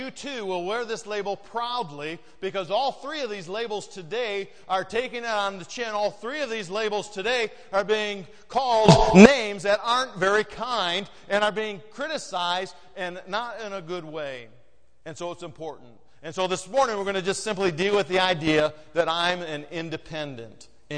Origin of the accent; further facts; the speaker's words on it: Michigan, United States; I identify with Michigan because I know what I have. I know what's there. I'm from Michigan. I enjoy Michigan.